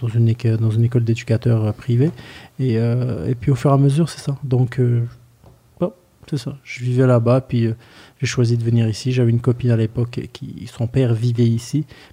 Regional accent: Grand Est, France; Mais moi, je suis natif de la Lorraine. Ça veut dire que c'est juste à côté. C'est une région de la France qui est juste à côté.

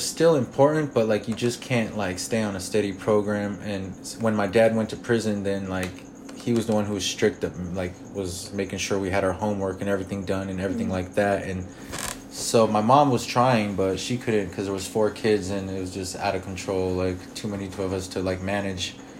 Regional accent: California, United States; born there; I was born in California and I'm young and I'm not from Mexico.

